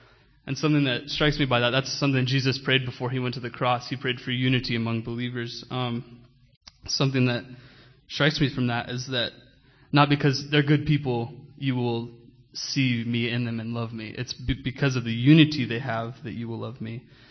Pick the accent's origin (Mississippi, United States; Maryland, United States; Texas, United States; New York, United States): Texas, United States; Amarillo; Good morning. … I'm from Amarillo, Texas